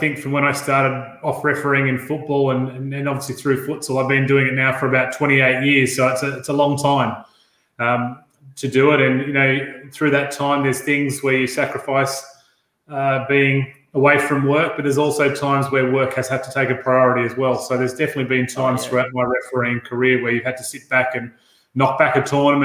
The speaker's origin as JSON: {"language": "English", "town": "Sydney", "region": "New South Wales", "country": "Australia", "tie": "born or raised there", "said": "I'm on the Northern Beaches part of Sydney. Was born here and still continue to live here in what's a beautiful part of the world over here."}